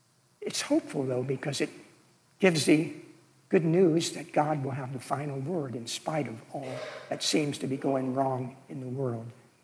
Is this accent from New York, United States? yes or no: no; York, Pennsylvania, United States; He was from York, Pennsylvania, my hometown, so I'm well familiar with Rabbi Good because there's a school named for him and a mural in the center city that depicts his heroism.